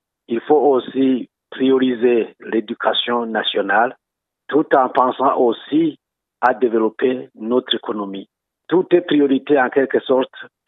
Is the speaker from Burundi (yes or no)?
yes; Burundi; Pour moi, on est Burundais